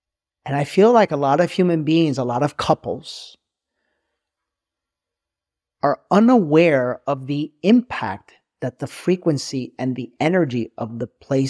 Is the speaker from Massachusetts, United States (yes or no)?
no; New York, United States; Like, especially being a New Yorker. Hmm. No, I'm a New Yorker, right? And then being in California